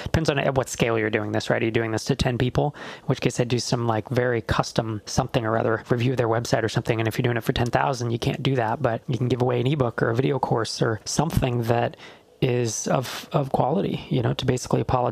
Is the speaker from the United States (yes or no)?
no; Saudi Arabia; English is a second language; I'm from Saudi Arabia.